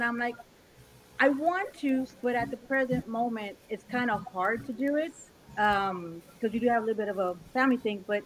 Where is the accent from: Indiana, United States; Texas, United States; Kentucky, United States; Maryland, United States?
Texas, United States; Houston; also born or lived in Weslaco; Okay, well, I'm actually from Weslaco, Texas. I was born there. And then my parents moved over here when I was a year. So I was raised in Houston.